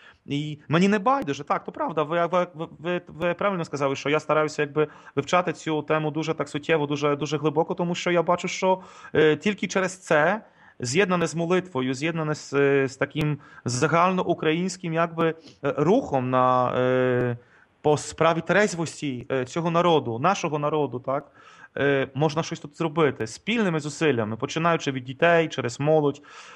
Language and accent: Ukrainian; Poland; я сам поляк